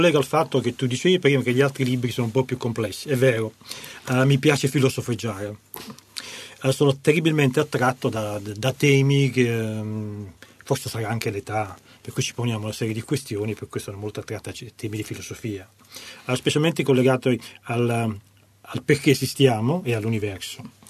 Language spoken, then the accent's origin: Italian; Naples, Campania, Italy; essendo napoletano